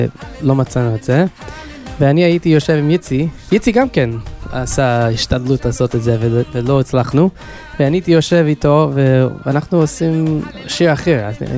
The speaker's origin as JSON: {"language": "Hebrew", "town": "Los Angeles", "region": "California", "country": "United States", "second_language": "Hebrew", "lives_now": "Israel", "said": "אני מלוס אנג'לס, ועכשיו אני פה"}